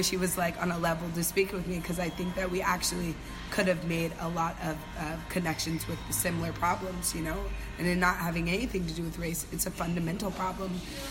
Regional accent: Oakland, California, United States; I grew up in Oakland as a ward of the court. I went through foster homes. I went through group homes.

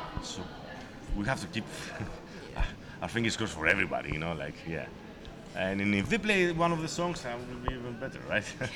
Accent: Greece; English is a second language; from Greece. Oh, I know. And I'm like, oh, okay. You know, yeah, sure, I know who you are.

